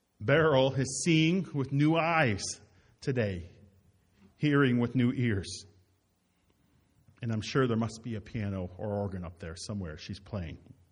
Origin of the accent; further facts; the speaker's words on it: Roblin, Manitoba, Canada; they lived in my hometown of Roblin for a little while, and Reverend Major pastored there. I recognized one of the spots that was there, and that's where I'm from.